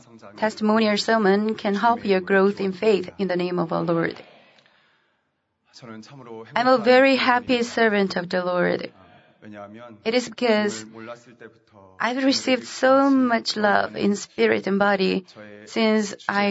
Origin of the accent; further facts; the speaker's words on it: Seoul, South Korea; born there; English is a second language; I was born in Seoul on December 5th, 1980. I'm the smallest one among three daughters and one son in my family.